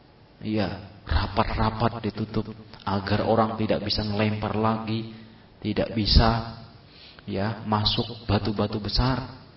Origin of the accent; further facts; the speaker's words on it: Makassar, South Sulawesi, Indonesia; karena saya dari Makassar, tugas di sana.